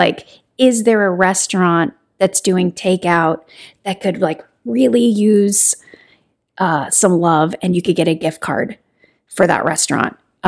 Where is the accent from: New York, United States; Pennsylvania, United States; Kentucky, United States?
Kentucky, United States; I think I did Kentucky bourbon because I'm from Kentucky.